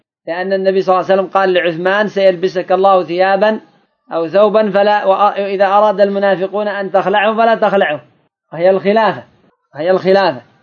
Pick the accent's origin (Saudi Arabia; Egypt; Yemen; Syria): Yemen; هناك كان عندنا في اليمن